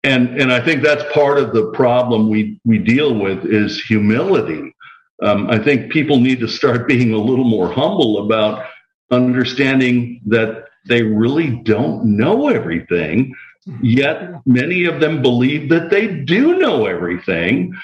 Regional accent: Kenosha, Wisconsin, United States; There was a girl I grew up with in Kenosha, Wisconsin, who is an artist

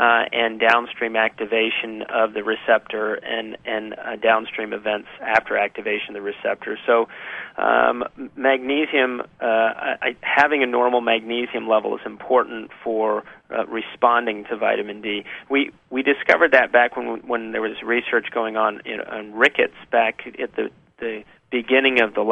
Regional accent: Houston, Texas, United States; I just turned 50 this year, and I grew up in Houston, Texas, and so and I was on a swim team as a kid

